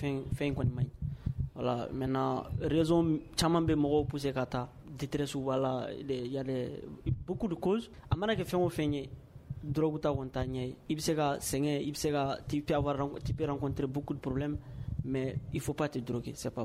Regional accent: Mali; moi, je viens du centre du Mali

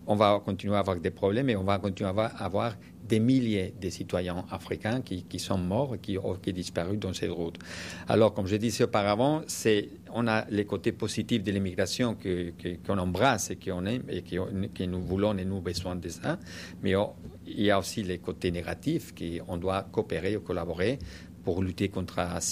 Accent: Spain; French is a second language; malheureusement, je suis d'Espagne, j'ai vu ça, et en Espagne, on a eu aussi

